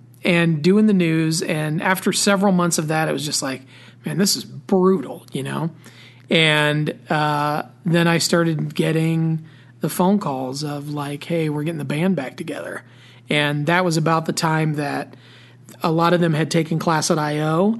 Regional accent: Indiana, United States; Well, I was still in Indiana. I was in a small town. I went back to my hometown, but I was working at a small radio station, WIOU, Kokomo, Indiana.

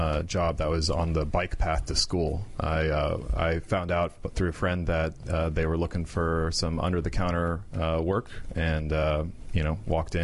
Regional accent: Florida, United States; growing up in Florida, it was not a big city. You know, I can still remember riding my bike to school, listening to the ocean waves crashing on the way there.

